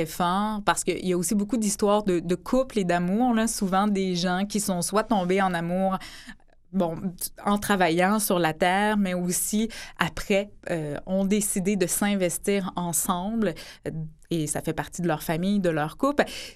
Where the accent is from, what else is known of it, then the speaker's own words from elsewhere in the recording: Ferme-Neuve, Quebec, Canada; J'irai peut-être faire un petit tour dans mon patelin, Ferme-Neuve.